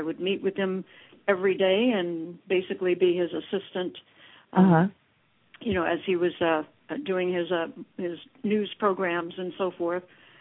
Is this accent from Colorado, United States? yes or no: no; Los Angeles, California, United States; born there; Well, I was born in Los Angeles, and I was privileged to have a mentor.